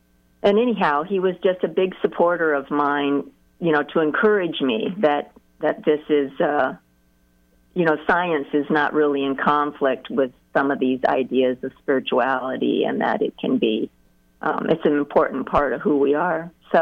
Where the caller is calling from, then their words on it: Kansas, United States; I'm calling from Leavenworth County.